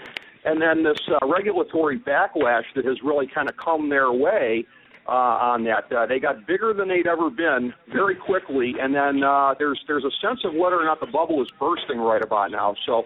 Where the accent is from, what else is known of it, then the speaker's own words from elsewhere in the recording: Cleveland, Ohio, United States; It kind of put me in mind of my hometown here, the city of Cleveland, over the years, it's been kind of a similar thing with the lakefront.